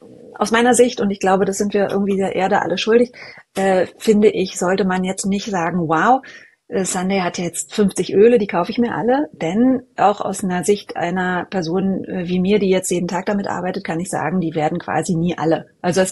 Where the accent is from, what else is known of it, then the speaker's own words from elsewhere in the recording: Berlin, Germany; es erinnert mich wahnsinnig an meine Heimat hier in Berlin.